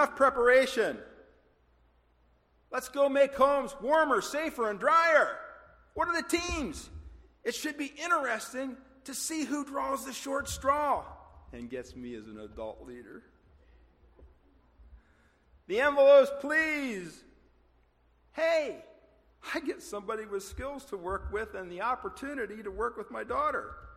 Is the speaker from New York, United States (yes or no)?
no; Gettysburg, Pennsylvania, United States; while I was growing up in Gettysburg.